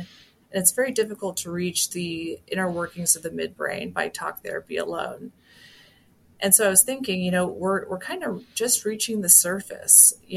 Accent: Los Angeles, California, United States; So like growing up in Los Angeles, I remember passing by homeless people as a kid

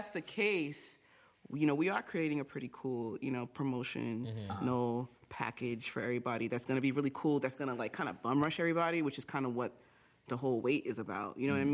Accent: New Jersey, United States; I am from Essex County. Oh, my God. New Jersey.

